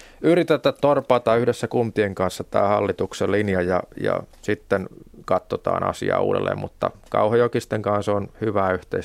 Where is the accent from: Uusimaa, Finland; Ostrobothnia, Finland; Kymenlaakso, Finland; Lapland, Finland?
Ostrobothnia, Finland; hän on kaupungista ja minä taas olen Pohjanmaalta, että siinäkin on jo eronsa